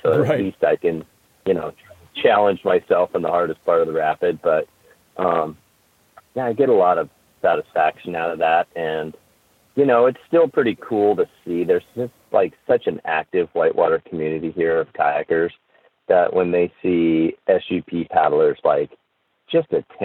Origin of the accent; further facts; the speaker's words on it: the West, United States; because I grew up in the West in the Rockies where big water meant cold water.